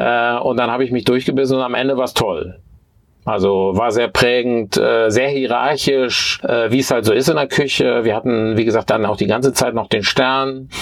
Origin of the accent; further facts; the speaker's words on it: Bergneustadt, North Rhine-Westphalia, Germany; ich bin also ganz korrekt in Bergneustadt geboren. Okay. Das ist aber Kreis Gummersbach. Okay. Genau, und habe auch in Bergneustadt Abitur gemacht